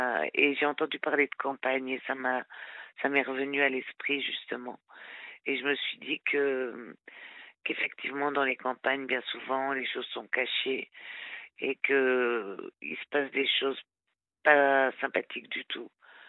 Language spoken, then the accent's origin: French; Switzerland; now in France; je suis suisse d'origine. Donc, je me suis vite réfugiée en France parce que j'aimais mieux la France que la Suisse.